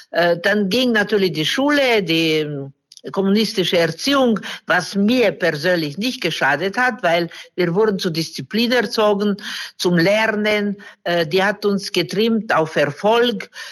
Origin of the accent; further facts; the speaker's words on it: Romania; born there; German is a second language; Okay, also ich bin in Rumänien geboren und in eine kleine Provinzstadt.